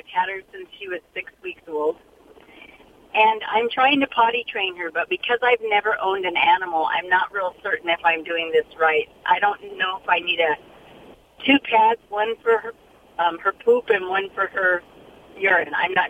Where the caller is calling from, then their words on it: Santa Fe Springs, California, United States; Santa Fe Springs.